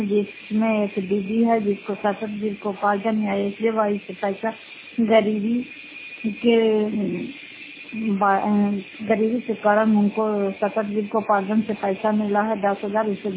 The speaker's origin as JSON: {"language": "Hindi", "town": "Fatehpur", "region": "Bihar", "country": "India", "said": "घर फतेहपुर पंचायत मकौटा जिला नालंदा क्रांतिकार प्रखंड की निवासी हूँ"}